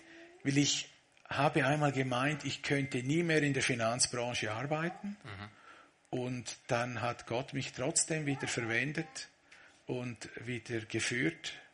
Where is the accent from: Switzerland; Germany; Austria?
Switzerland; Thusis, Graubünden; also born or lived in United States; Und daher bin ich in den USA eigentlich geboren.